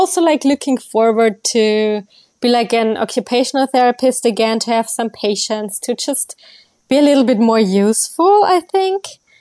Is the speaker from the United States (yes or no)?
no; India; but I'm the Indian girl.